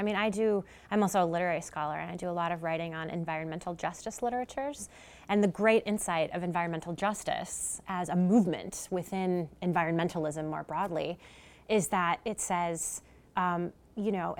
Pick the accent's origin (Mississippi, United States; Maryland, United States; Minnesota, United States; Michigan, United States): Minnesota, United States; Saint Paul; I remember I am from St. Paul, Minnesota